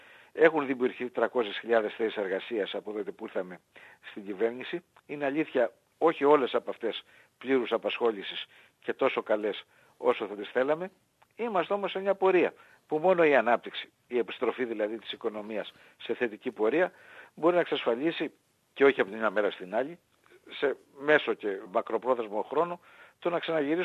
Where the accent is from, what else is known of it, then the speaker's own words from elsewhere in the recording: Piraeus, Attica, Greece; Κυρίως Πειραιώτης είμαι, για να είμαι ειλικρινής ξανά. Οι παππούδες μου ήρθαν στον Πειραιά πριν από το Δεύτερο Παγκόσμιο Πόλεμο. Στην αρχή στην Κοκκινιά, μετά στο Κερατσίνι. Εγώ μεγάλωσα στο Πασαλιμάνι.